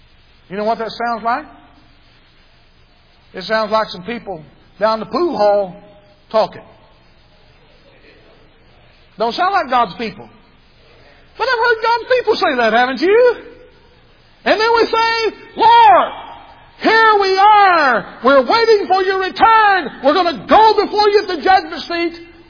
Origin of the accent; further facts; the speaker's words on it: Arkansas, United States; now in Texas, United States; They don't even claim me in Arkansas anymore. They let me come back there and preach, but they say I'm from Texas.